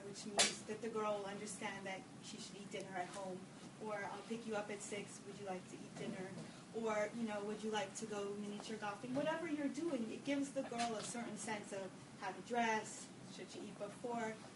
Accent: California, United States; I never went to camp here. I grew up in California. We didn't do that then.

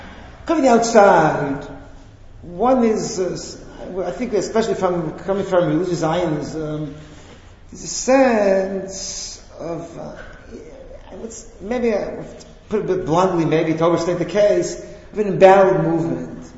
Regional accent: Israel; I'm an outsider because I come from Eretz Yisrael, and Eretz Yisrael has its own set of problems and its own issues

